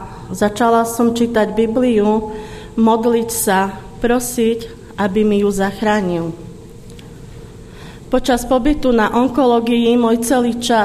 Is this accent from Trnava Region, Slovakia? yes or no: no; Vranov nad Topľou, Prešov Region, Slovakia; now in Rankovce, Slovakia; a pochádzam z Vranova nad Topľou. Dnes žijem v Rankovciach s mojím manželom Ľubom a máme spolu 5 detí.